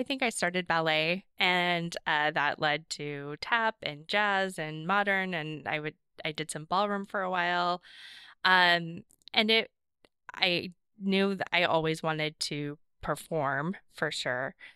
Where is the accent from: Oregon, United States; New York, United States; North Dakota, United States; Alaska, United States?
Oregon, United States; Portland; No, born and raised in Portland.